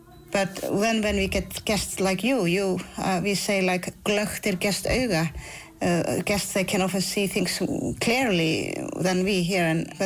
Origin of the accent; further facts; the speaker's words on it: Iceland; I'm from Iceland.